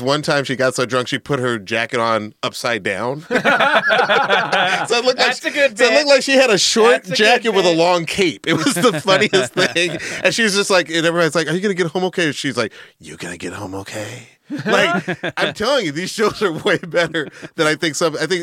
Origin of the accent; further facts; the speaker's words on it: Atlanta, Georgia, United States; I grew up in Atlanta